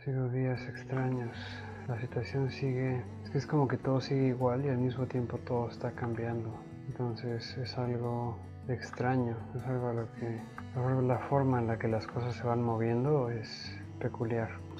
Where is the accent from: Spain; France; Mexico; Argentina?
Mexico; fui criado, desde que me iniciaron en eso del catolicismo como buen mexicano.